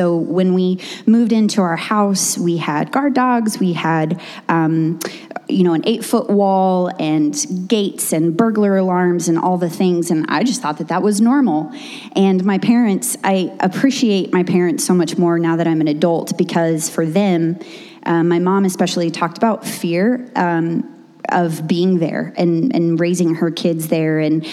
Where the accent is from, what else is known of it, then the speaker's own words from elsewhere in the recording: South Africa; And so I loved growing up in South Africa. I still love it.